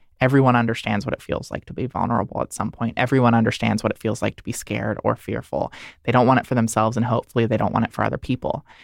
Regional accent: Delaware, United States; the equality organization, Equality Delaware, in my home state

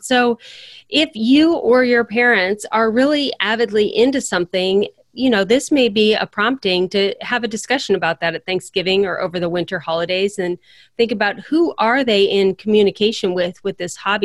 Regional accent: Akron, Ohio, United States; I'm from the Akron, Cleveland area, and Akron is the rubber capital of the world

